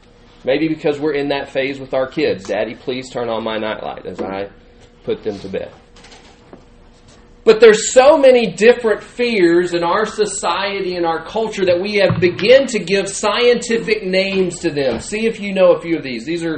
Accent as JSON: {"language": "English", "town": "Arlington", "region": "Texas", "country": "United States", "said": "I was telling my new friend over here that I'm from Arlington. … I'm from Arlington, Texas."}